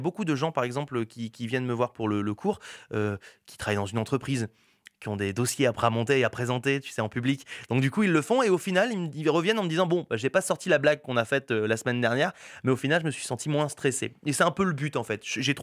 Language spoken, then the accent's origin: French; Lille, Hauts-de-France, France; comme je suis lillois, j'aime bien voir la famille